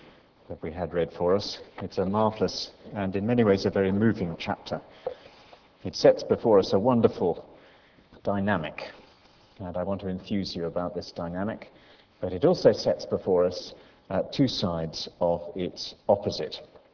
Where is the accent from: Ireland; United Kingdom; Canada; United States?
United Kingdom; naturally, as a Brit, I thought this was a bit off.